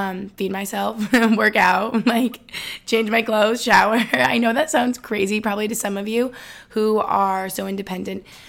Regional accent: Albany, New York, United States; I am from Albany, New York, just upstate New York, and I just graduated from Boston University in May.

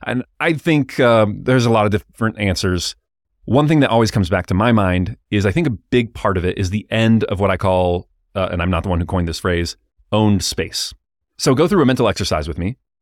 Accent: California, United States; born there; I am an American, more than an American. I'm a Westerner. You know, I was born in California.

